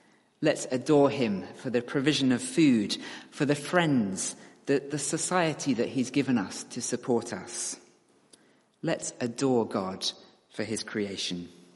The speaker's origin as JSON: {"language": "English", "country": "United Kingdom", "said": "Now, that could be because I'm British."}